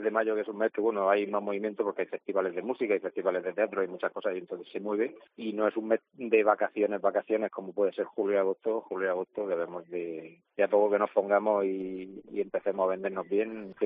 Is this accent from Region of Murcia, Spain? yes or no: yes; Region of Murcia, Spain; que somos los murcianos que salimos de viaje a conocer otras zonas